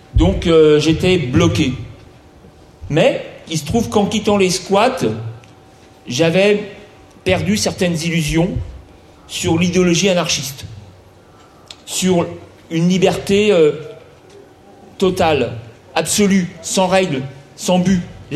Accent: Brittany, France; je suis breton. Et j'ai été chercher mes racines que j'avais jusque-là niées, que j'avais rejetées, j'avais méprisées. J'étais français, j'étais chrétien, j'étais occidental

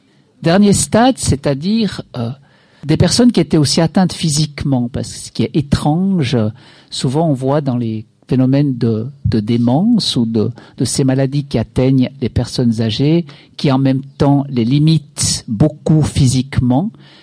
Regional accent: Switzerland; Chez nous en Suisse, c'est permis des associations

